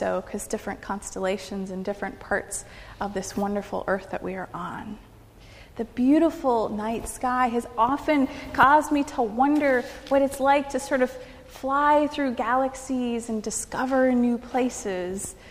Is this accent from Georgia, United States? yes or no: no; Michigan, United States; they can testify that I grew up in Upper Michigan, but the beauty of Upper Michigan, I think, is not just during the day, but is also at night